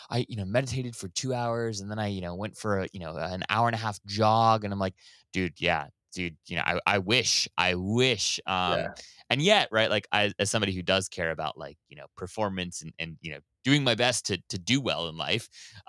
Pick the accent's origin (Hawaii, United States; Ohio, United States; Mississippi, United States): Hawaii, United States; Kailua; I grew up in Kailua, which is on the, like the eastern side of Oahu.